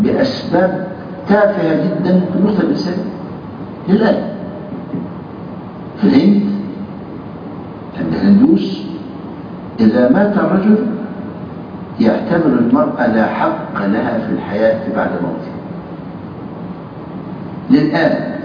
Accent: Egypt; واحنا عندنا في مصر يعني ايه الايغال في عباده الاولياء

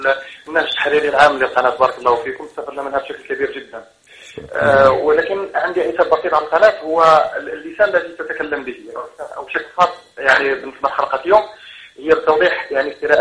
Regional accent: Morocco; انا مثلا مغربي الجنسيه وغير متمكن من

